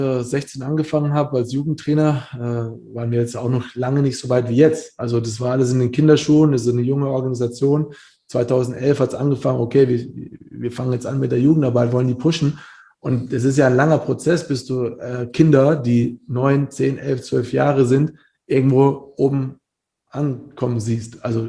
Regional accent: Bamberg, Bavaria, Germany; Also ich bin aus Bamberg, aus einer kleinen Stadt, dahin gewechselt

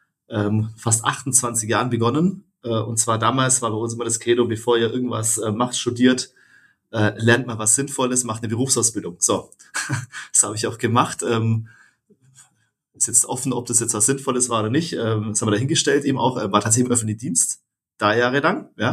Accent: Bavaria, Germany; born there; 42 Jahre alt, verheiratet, glücklicher Familienpapa, eben auch von 2 Söhnen, bin gebürtiger Oberallgäuer, ist mir wichtig, immer zu betonen, Oberallgäuer.

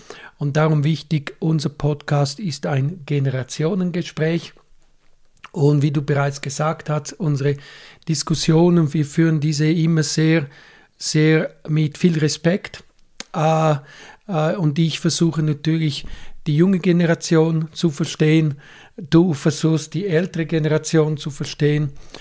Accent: Sedrun, Graubünden, Switzerland; Ich komme aus der Schweiz, aus Sedrun. Das ist ein kleiner Bergdorf. Ich bin 55 Jahre alt

